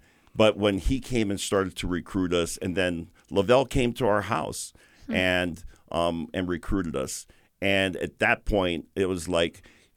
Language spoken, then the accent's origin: English; Hawaii, United States; obviously growing up in Hawaii